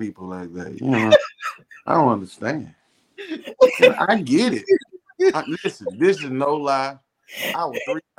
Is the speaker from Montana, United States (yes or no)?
no; Canton, Mississippi, United States; now in Atlanta, United States; I'm originally from Canton, Mississippi. Now I live in Atlanta, Georgia. I've been in Atlanta since 2016.